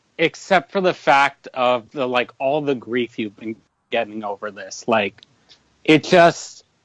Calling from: Long Island, New York, United States; I am calling from Long Island, New York.

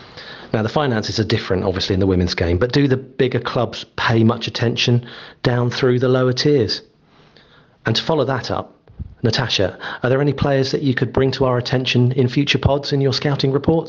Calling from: Bournemouth, South West England, United Kingdom; from Bournemouth.

